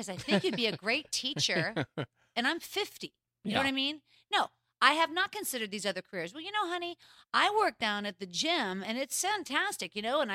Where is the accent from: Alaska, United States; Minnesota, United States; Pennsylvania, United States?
Pennsylvania, United States; Gibsonia; It's true. I grew up in Gibsonia, Pennsylvania.